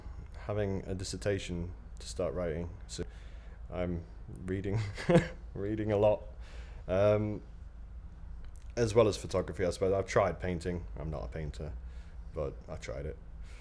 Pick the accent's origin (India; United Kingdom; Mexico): United Kingdom; Middlesbrough, North East England; I'm from the north. I'm originally from Middlesbrough